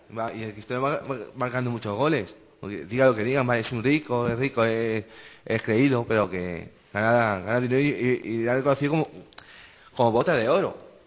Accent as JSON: {"language": "Spanish", "town": "Madrid", "region": "Community of Madrid", "country": "Spain", "said": "soy de Madrid"}